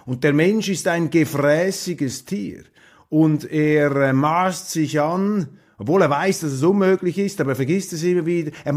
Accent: Switzerland; ich lobe jeden Tag, an dem ich als Schweizer aufwache, mit so einem Regierungssystem.

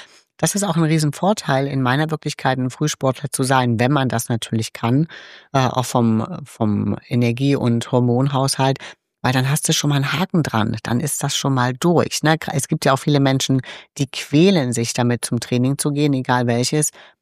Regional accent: East Germany, Germany; Ich komme ja aus der DDR.

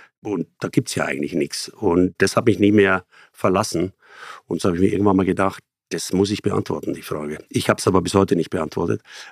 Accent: Bavaria, Germany; also born or lived in Munich; Bei mir ist es die 2. Generation. Aber ich bin Münchner, bin in München geboren, aber am Land aufgewachsen. In einem sehr kleinen Dorf, sehr behütet

